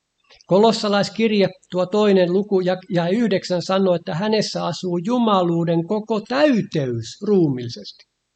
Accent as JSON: {"language": "Finnish", "region": "Uusimaa", "country": "Finland", "tie": "born or raised there", "said": "Niin kuin pikkupoikana, kun asuimme läntisellä Uudellamaalla, niin meillä lapsilla oli tehtävänä"}